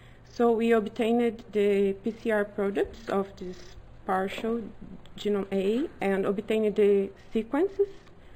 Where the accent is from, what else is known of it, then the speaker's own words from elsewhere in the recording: Brazil; I'm from Brazil.